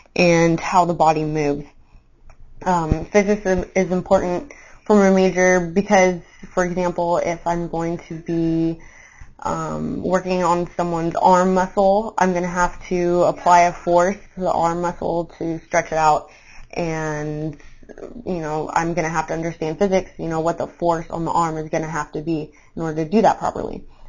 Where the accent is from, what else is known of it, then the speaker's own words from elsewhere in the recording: Manhattan Beach, California, United States; I'm from Manhattan Beach, California, which is a little beach community right below Los Angeles International Airport in Los Angeles.